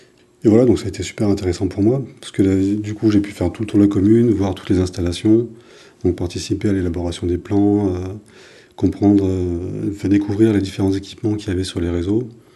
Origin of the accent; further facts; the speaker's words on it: Magland, Auvergne-Rhône-Alpes, France; Non, moi, je suis originaire d'ici, je suis né à Maglan, j'ai grandi ici, j'ai fait l'école primaire. Je suis parti pendant une vingtaine d'années. Je suis revenu en 2010